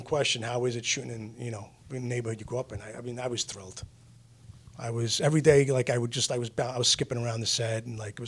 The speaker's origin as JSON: {"language": "English", "town": "Queens", "region": "New York", "country": "United States", "tie": "born or raised there", "also_born_or_lived": "Los Angeles", "said": "almost kind of like a poor man's Entourage of how I grew up in Queens."}